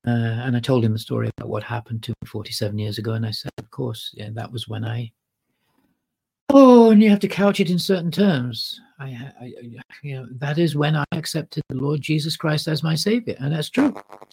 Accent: Manchester, North West England, United Kingdom; I'm British. You know, I'm from Manchester.

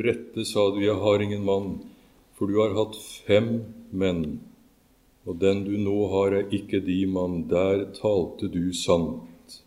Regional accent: Østfold, Norway; Jeg er fra Østfold og ikke så langt fra Sarpsborg.

